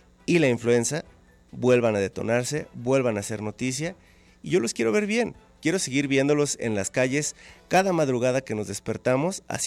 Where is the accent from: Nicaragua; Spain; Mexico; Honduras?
Mexico; Guadalajara, Jalisco; now in Tlaquepaque, Mexico; yo vivo en Tlaquepaque, tiene rato que salí de la Colfres, de la poderosísima colonia del Fresno en Guadalajara, pero ahora vivo en Tlaquepaque